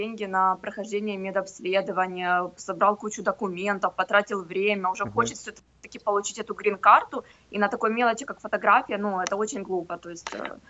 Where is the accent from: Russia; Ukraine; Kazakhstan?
Ukraine; мы родились в Украине, мы прожили в Украине, ну, если вот да, про страну, да, говорить, то есть было украинское гражданство